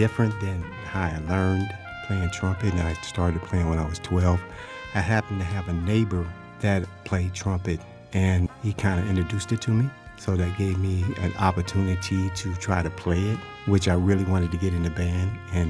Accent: Los Angeles, California, United States; Yes, I grew up in Los Angeles, but that happened to be in an Empire when I first started playing.

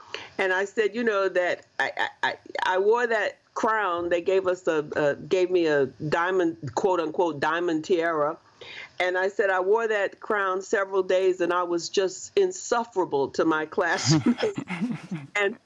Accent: the South, United States; But that was just part of the ritual of being, of growing up in the South in those years.

